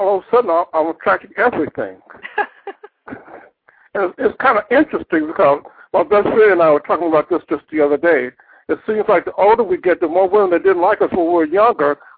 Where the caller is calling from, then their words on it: Merrillville, Indiana, United States; I'm calling from Merrillville, Indiana, just outside of Chicago.